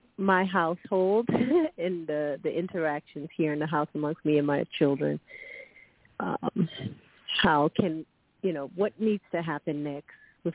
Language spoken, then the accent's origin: English; United States; born there; My dad's from West Africa. I was born here in the States. So, yeah, Washington, D.C. is where I reside.